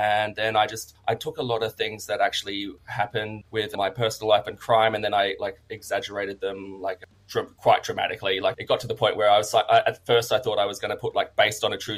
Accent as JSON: {"language": "English", "town": "Sydney", "region": "New South Wales", "country": "Australia", "lives_now": "Newcastle, Australia", "said": "I'm from Sydney, Australia, and I live in Newcastle, as you said, which is, for those of you who don't know Australia very well, it's just a couple hundred kilometres north of Sydney."}